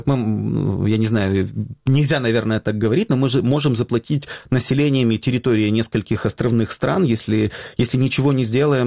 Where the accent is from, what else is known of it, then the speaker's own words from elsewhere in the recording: Kryvyi Rih, Dnipropetrovsk Oblast, Ukraine; Я из Кривого Рога.